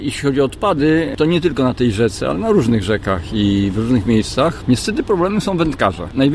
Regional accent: Wrocław, Lower Silesian Voivodeship, Poland; jestem z Wrocławia.

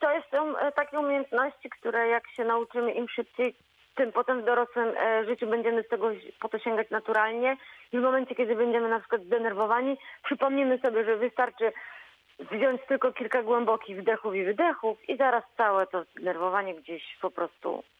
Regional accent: Szprotawa, Lubusz Voivodeship, Poland; bo ja jestem ze Szprotawy i nie mogą przyjechać

